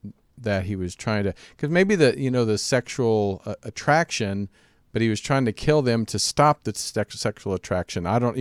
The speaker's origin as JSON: {"language": "English", "region": "Kansas", "country": "United States", "tie": "born or raised there", "said": "Yeah, I don't know if you remember I'm from Kansas. I grew up in a small town, but I went to college in Wichita, Kansas"}